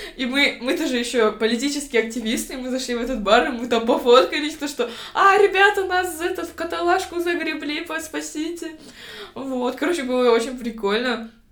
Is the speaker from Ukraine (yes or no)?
no; Kazakhstan; Я из Казахстана, из Центральной Азии, и я единственная квир-активистка, типа, среди них.